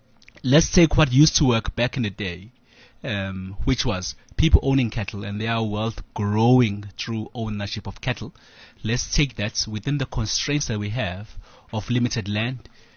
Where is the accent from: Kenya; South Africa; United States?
South Africa; Ndwedwe, KwaZulu-Natal; it really stems from my growing up in Ndwedwe. Ndwedwe is not far from Kingshaka Airport.